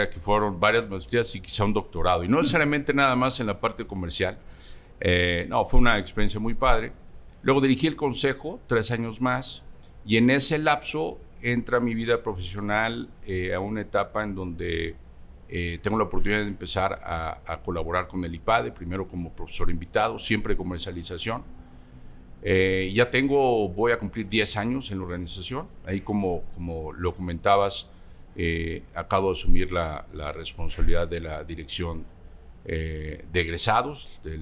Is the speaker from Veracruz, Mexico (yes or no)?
yes; Veracruz, Mexico; now in Guadalajara, Mexico; Soy veracruzano. De hecho, nací en el puerto de Veracruz. Y en 1989 me fui a Estados Unidos a hacer una maestría también en ingeniería eléctrica.